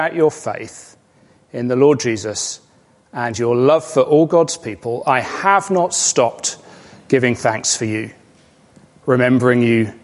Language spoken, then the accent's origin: English; Massachusetts, United States; I was born in Massachusetts on Cape Cod on the east coast of the United States.